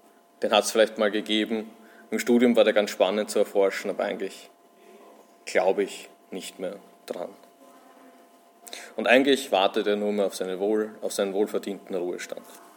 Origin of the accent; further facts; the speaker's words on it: Vienna, Austria; komme aus Wien, bin aus der Gemeinde in Wien-Meidling.